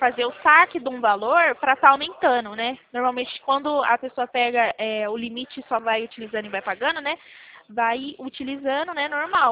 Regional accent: Itatiba, São Paulo, Brazil; Eu sou de Itatiba.

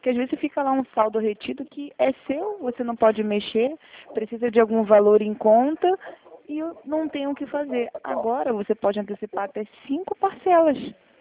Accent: Cabo Frio, Rio de Janeiro, Brazil; now in Sorocaba, Brazil; Então, eu sou de Cabo Frio, região dos Lagos. Atualmente eu estou morando em Sorocaba, aqui, né, no interior de São Paulo.

